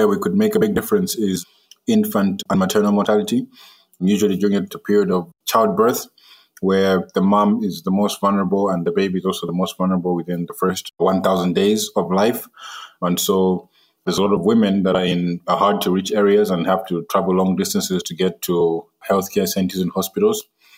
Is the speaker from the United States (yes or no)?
no; Malawi; I grew up in Malawi, a small country in Southeast Africa.